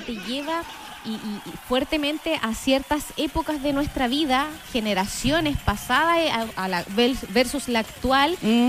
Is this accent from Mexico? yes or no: no; Osorno, Los Lagos, Chile; Si somos de Osorno, entonces apoyemos Osorno